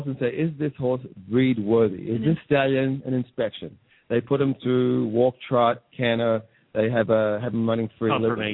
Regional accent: Australia; now in United States; Australia, originally.

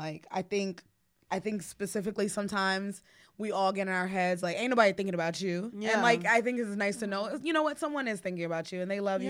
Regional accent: The Bronx, New York, United States; I'm from the Bronx. I had a real strong accent before I went to college. Like it still peeks out in some words like Hazug.

